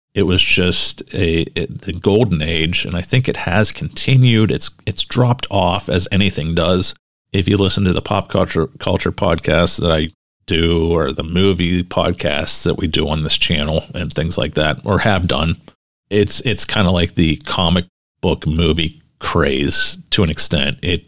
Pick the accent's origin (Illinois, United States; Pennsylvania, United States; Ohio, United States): Pennsylvania, United States; Pittsburgh; I'm from Pittsburgh, and we have a casino right in Pittsburgh